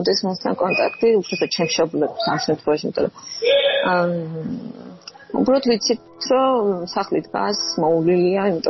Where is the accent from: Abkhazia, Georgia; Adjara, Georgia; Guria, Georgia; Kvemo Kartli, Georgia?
Abkhazia, Georgia; Gagra; born there; მიყვარს ეს იმიტომ, რომ მე იქ დავიბადე